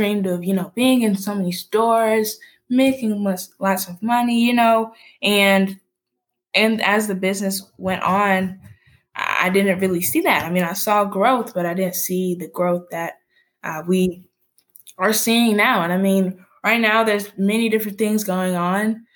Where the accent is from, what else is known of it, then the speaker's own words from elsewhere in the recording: the South, United States; especially since I'm from the South. And I mean, we're super sweet. We're always saying ma'am or sir or anything like that.